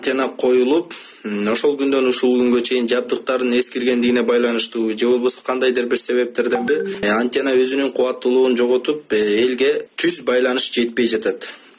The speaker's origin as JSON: {"language": "Kyrgyz", "town": "Akkuduk", "region": "Naryn Region", "country": "Kyrgyzstan", "tie": "born or raised there", "said": "Мен Нарын районуна караштуу Аккудук айылында төрөлгөм, ошол жакта чоңойгом."}